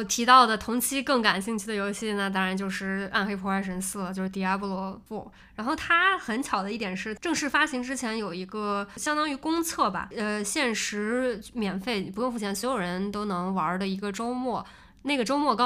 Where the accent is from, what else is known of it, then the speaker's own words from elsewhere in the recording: Shaanxi, China; 然后因为我是陕西人所以一下就听出来这个细节了